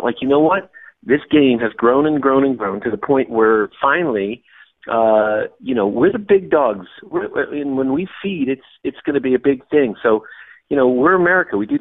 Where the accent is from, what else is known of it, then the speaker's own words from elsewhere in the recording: Ireland; I have a love-hate relationship with the English because, first of all, I'm Irish